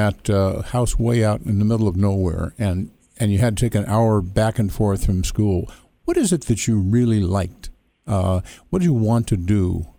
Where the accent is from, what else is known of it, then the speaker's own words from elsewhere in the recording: Chicago, Illinois, United States; Now, I was raised in Chicago and its suburbs